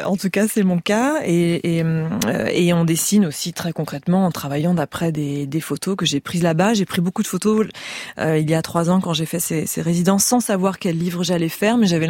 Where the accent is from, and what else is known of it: France